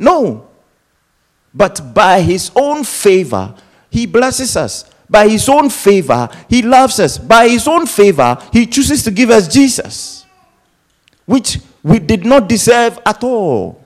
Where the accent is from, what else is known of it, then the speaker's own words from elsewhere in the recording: Ghana; I mean, I'm from Ghana. I know Ghana lifestyle.